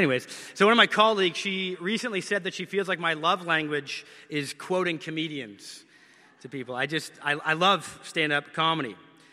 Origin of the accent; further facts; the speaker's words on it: Canada; I probably say this every single sermon, but I grew up in Canada.